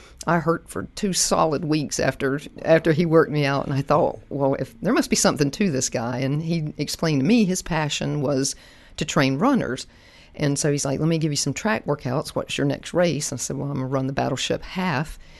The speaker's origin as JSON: {"language": "English", "town": "Wilmington", "region": "North Carolina", "country": "United States", "said": "Sure. So I'm from Wilmington, North Carolina. I was a three-sport athlete in high school."}